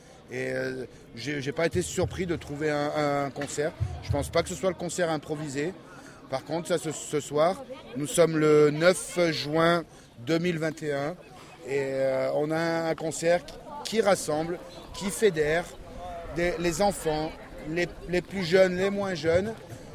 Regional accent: Grenoble, Auvergne-Rhône-Alpes, France; Je suis en train de déménager. Je suis natif de Grenoble, ou plus ou moins la région. Et puis voilà. Et puis j'ai trouvé la moitié de mon cœur, donc je m'installe à Saint-Mont-de-Provence.

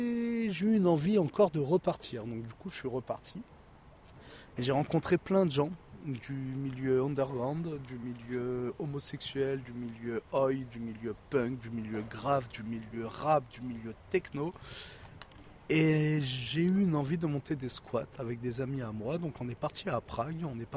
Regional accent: Île-de-France, France; also born or lived in Grenoble; je suis originaire de Grenoble. Enfin, du moins originaire, c'est un petit mensonge parce qu'à la base, j'étais de la région parisienne avec mes parents qui sont allés travailler à Paris.

